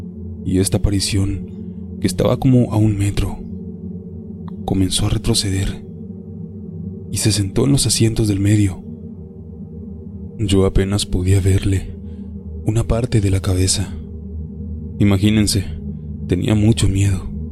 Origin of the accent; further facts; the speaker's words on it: Santa Fe, Argentina; Soy de Santa Fe, Argentina.